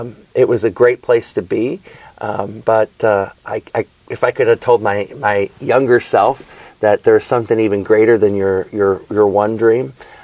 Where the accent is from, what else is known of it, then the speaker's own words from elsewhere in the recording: Illinois, United States; I got to do that in my hometown in the neighboring TV market from Rockford, Illinois to Moline, Illinois